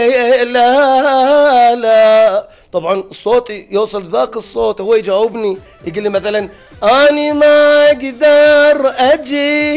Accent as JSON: {"language": "Arabic", "region": "Dubai", "country": "United Arab Emirates", "said": "يعني عندنا في دبي إلا مقومات"}